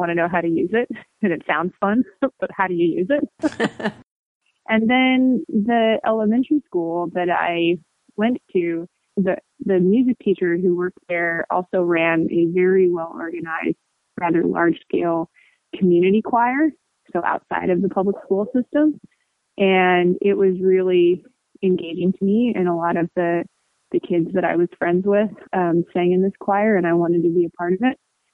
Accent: Corvallis, Oregon, United States; Well, I'm an Oregon native. I grew up in Corvallis, which is a smaller college town situated right in the heart of the Willamette Valley

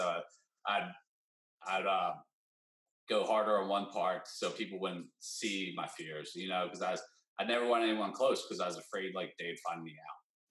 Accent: New Jersey, United States; You know, I'm from Jersey. I grew up on the East Coast.

